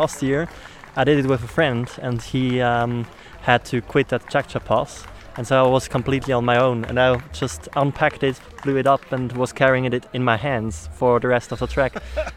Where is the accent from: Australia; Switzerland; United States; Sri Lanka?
Switzerland; English is a second language; From Switzerland.